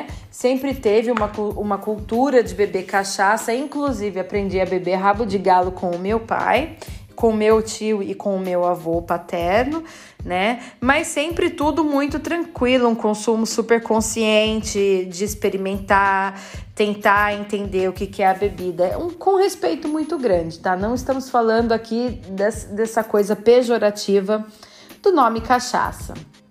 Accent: Brazil; percebia o meu sotaque estranho, me perguntava de onde que eu era, né? E aí, quando eu falava que eu era do Brasil

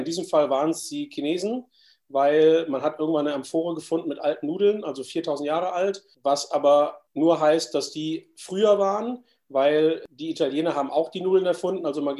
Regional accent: Baden-Württemberg, Germany; Also ich komme aus dem Badischen und da gibt es die klassischen Eierspätzle.

